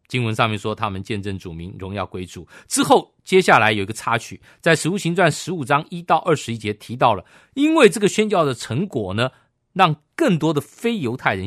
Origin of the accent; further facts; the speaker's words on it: China; 到底谁带谁我们中国人常常有些时候在这方面很考究的